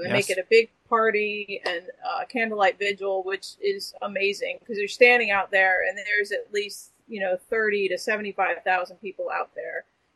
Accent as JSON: {"language": "English", "region": "Connecticut", "country": "United States", "tie": "born or raised there", "said": "No, I grew up in Connecticut, and our school, I was flipping through the records and there he was."}